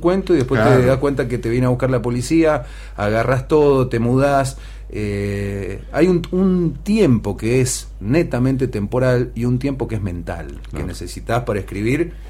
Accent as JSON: {"language": "Spanish", "country": "Argentina", "said": "Llegué a Cuba … siendo barbado y siendo argentino."}